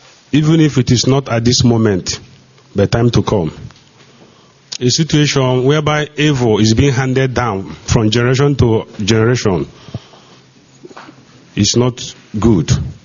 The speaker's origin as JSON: {"language": "English", "town": "Ihiala", "region": "Anambra", "country": "Nigeria", "said": "I hail from Ihiala Nihiala local government area of Anambra State."}